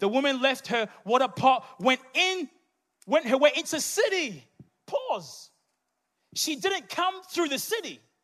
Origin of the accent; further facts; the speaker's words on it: Dunedin, Otago, New Zealand; English is a second language; Speaking from experience, from a little boy, my first day at school in New Zealand, in Dunedin, I couldn't speak a word of English, but God had a plan for my life.